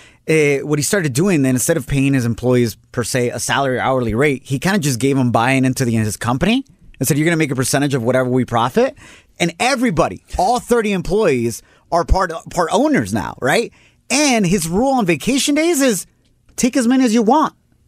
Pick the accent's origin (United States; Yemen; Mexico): Mexico; in my home country of Mexico